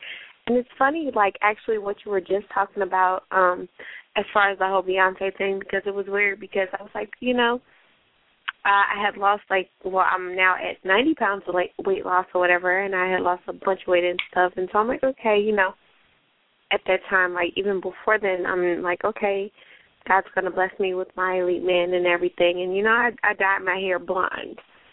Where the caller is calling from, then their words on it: St. Louis, Missouri, United States; St. Louis, Missouri.